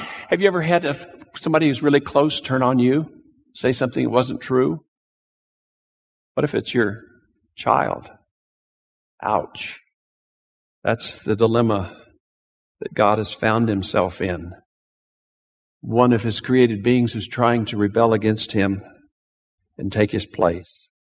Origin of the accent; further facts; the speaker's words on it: Texas, United States; Not where I come from. I'm from Texas. You don't do that in Texas.